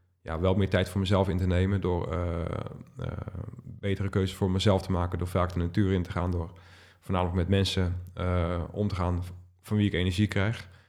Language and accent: Dutch; Lisse, South Holland, Netherlands; born there; En de uitvaart was in Lisse, mijn geboortedorp, een dorp waar ik nu woon.